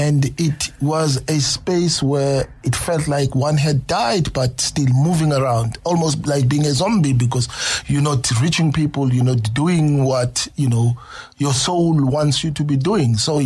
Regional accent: Springs, Gauteng, South Africa; also born or lived in Pimville, Soweto / Sharpeville, Vereeniging; Where I came from, you know, I come from Springs. My parents were Salvation Army officers, ministers. So it meant I lived in Gwatema as a kid until maybe age 2 and went to Pimville, Soweto, until age 4, went to Sharpeville, Vereeniging

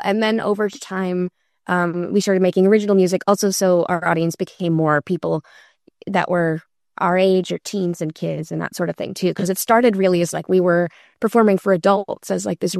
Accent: Boston, Massachusetts, United States; we're from Boston, so there are basements in Boston.

